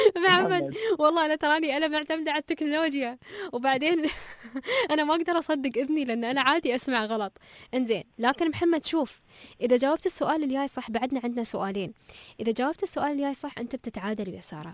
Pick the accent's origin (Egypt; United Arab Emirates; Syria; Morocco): United Arab Emirates; فيما يخص ادوات الخياطه والتطريز عندنا في الامارات